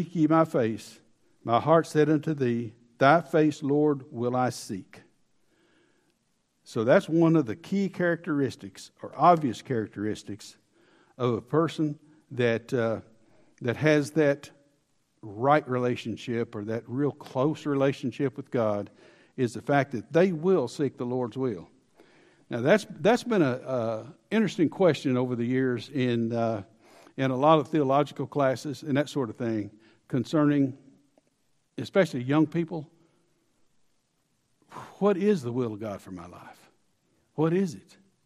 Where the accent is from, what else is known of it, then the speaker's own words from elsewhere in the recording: Arkansas, United States; now in Salt Lake City, United States; He sent us from Arkansas, where my wife and I grew up in the Bible Belt, in the Southern Bible Belt, and all of a sudden we found ourselves in the shadow of the Mormon Temple in Salt Lake City.